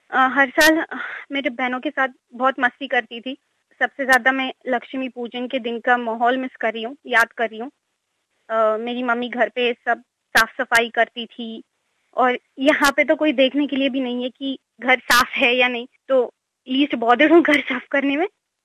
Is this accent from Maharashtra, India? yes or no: yes; Pune, Maharashtra, India; now in Wollongong, Australia; और मैं इंडिया से, महाराष्ट्र पुणे से हूँ। मैं यहाँ पे वॉलोंगोंग में पढ़ रही हूँ मास्टर्स ऑफ बिजनेस, और मुझे आके यहाँ पे सिर्फ हार्डली 2 वीक्स हुए हैं